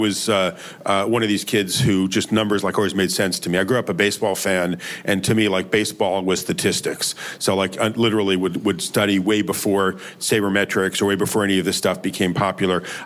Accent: Yonkers, New York, United States; also born or lived in Manhattan; No, I grew up in Yonkers, two blocks outside of the Bronx. I was born in Mount Sinai Hospital, so I was born in Manhattan, but I grew up basically in Yonkers.

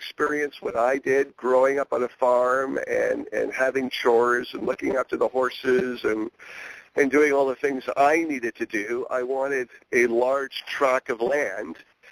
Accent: Canada; and of course being Canadian and having played a lot of hockey.

